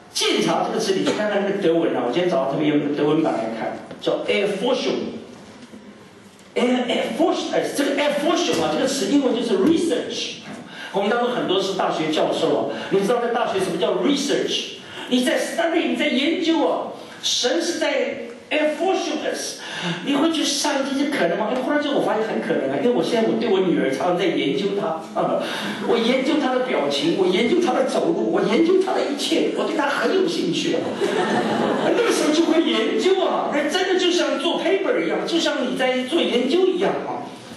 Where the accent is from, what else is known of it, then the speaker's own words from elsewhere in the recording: Hangzhou, Zhejiang, China; 那个地方呢刚好跟我的家乡就是杭州啊很类似